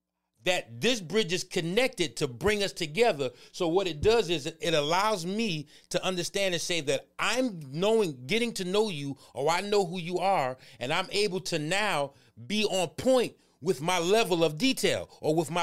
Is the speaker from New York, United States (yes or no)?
yes; New York, United States; So you know how I live in New York. I'm born and raised in New York.